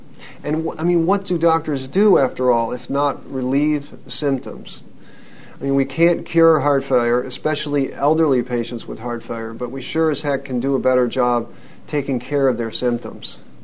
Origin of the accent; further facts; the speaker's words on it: Louisville, Kentucky, United States; from the University of Louisville, which is my hometown